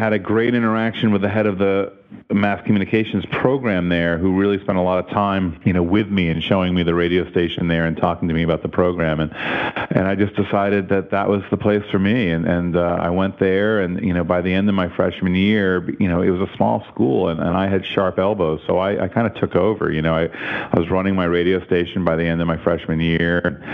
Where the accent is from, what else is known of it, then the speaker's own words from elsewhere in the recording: Lexington, Massachusetts, United States; We were growing up in Lexington, we were still on the T. You could take the bus in from Lexington to the subway and then go into Harvard Square.